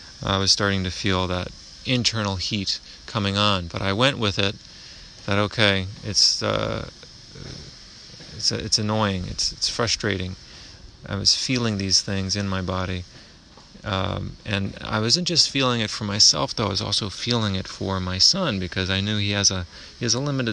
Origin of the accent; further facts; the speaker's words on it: United States; Yet me, as an American with my sense of privilege and thinking that things should happen in a certain time frame